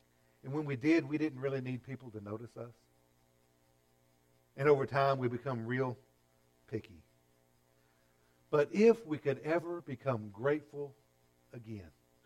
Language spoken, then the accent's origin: English; Texas, United States; We call it manna because we're from East Texas.